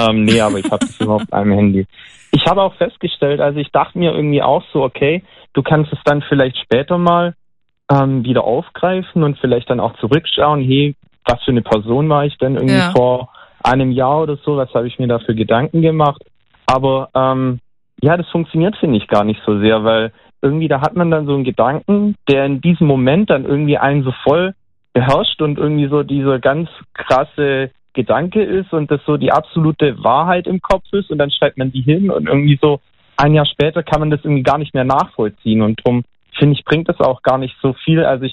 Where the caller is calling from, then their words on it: Mannheim, Baden-Württemberg, Germany; Hallo, ich bin aus Mannheim.